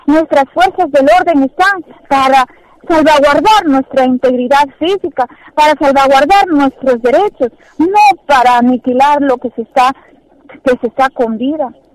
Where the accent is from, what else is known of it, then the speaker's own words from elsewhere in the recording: Peru; si nosotros queremos a nuestro país y estamos orgullosos de ser los peruanos